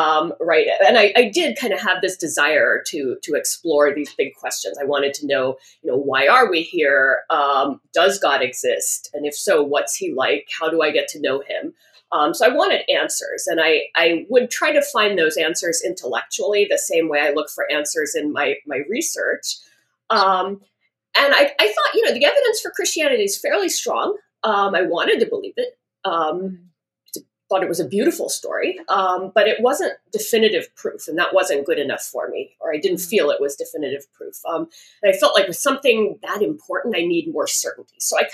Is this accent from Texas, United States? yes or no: yes; Houston, Texas, United States; So I grew up in Houston, and my parents are Hindu. They immigrated from India.